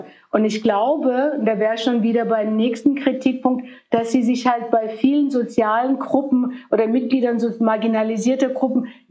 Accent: Fulda, Hesse, Germany; also born or lived in Turkey; Also ich bin hier in Fulda aufgewachsen, bin in der Türkei geboren, in Fulda aufgewachsen

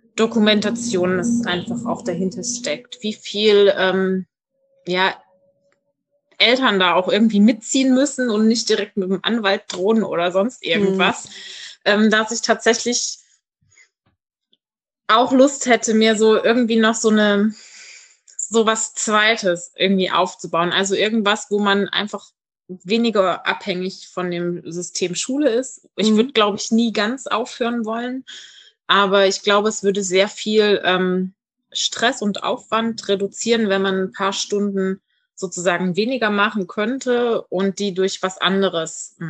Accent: Saxony, Germany; Ich komme aus Sachsen ursprünglich.

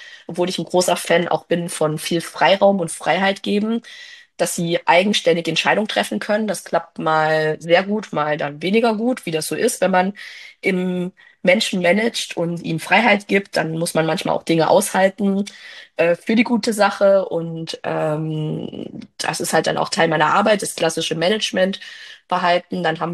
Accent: Thuringia, Germany; Ich bin aus Thüringen

